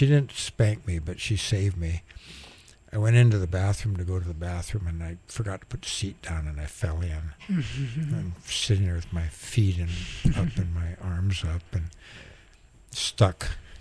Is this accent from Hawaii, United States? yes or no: yes; Molokai, Hawaii, United States; born there; Yeah, I was born in Molokai. You know, one of the few Haoles that were born over there, I'm sure.